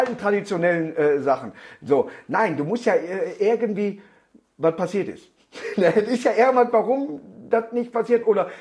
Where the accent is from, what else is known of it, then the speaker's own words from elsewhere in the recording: Duisburg, North Rhine-Westphalia, Germany; born there; in Neudorf, wo ich geboren bin